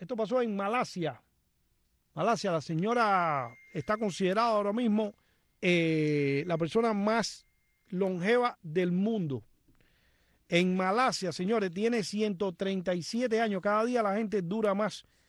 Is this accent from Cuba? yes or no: yes; Cuba; moved away; Hasta dónde, hace 25 años que salí de Cuba, pero los televisores en Cuba eran, y eran enormes